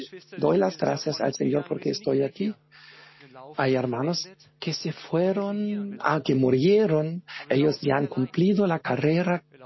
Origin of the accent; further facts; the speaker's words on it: Vietnam; Vengo de Vietnam.